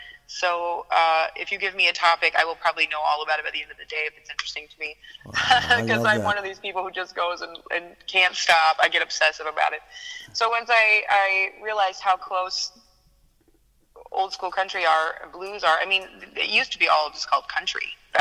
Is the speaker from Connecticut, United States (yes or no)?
no; Wisconsin, United States; Like I said, growing up in Wisconsin, just kind of always been there around me.